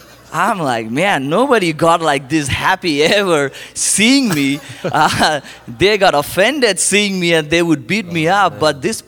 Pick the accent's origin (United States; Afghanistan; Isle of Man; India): India; Kolkata, West Bengal; I'm born and raised in Asia, particularly in India, Calcutta.